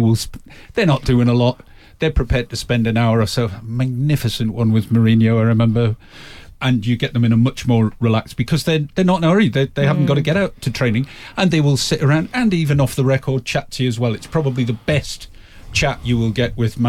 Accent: Newcastle, North East England, United Kingdom; Newcastle's my team's my hometown

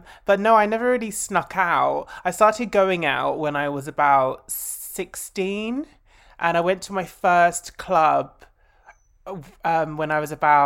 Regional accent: East of England, United Kingdom; I grew up in Essex.

